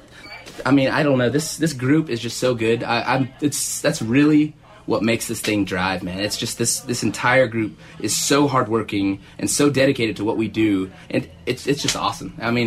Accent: Mississippi, United States; I'm from Mississippi, out east

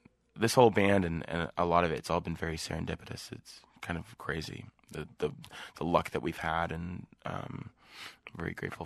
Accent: Sonoma, California, United States; It just ended up in the local music shop where I grew up in Sonoma.

